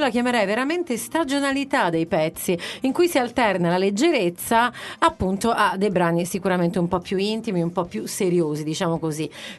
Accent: Rome, Lazio, Italy; now in Sicily, Italy; io sono romana

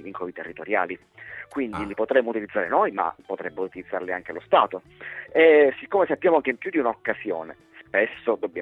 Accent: Sicily, Italy; dico c'è stato perché mi metto da siciliano nei panni anche, non essendo amministratore

